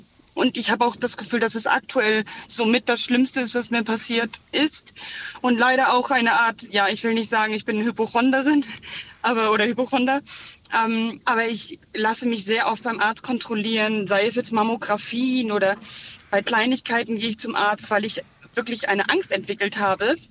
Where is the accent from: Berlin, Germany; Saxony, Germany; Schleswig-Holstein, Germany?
Schleswig-Holstein, Germany; Flensburg; Ja, also ich bin aus Flensburg